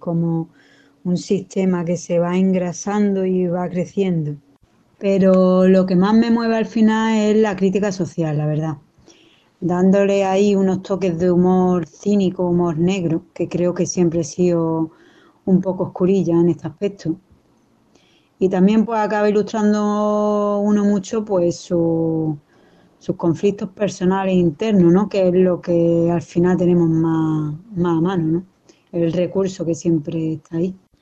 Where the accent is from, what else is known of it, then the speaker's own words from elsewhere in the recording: Málaga, Andalusia, Spain; soy de Málaga